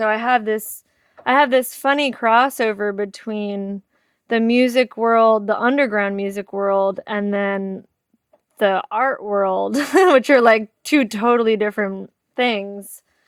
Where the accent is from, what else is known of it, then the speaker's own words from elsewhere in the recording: Hazlet, New Jersey, United States; also born or lived in East Windsor, United States; I grew up in New Jersey. I grew up in Hazlet, New Jersey, and then I lived in East Windsor, New Jersey for a while.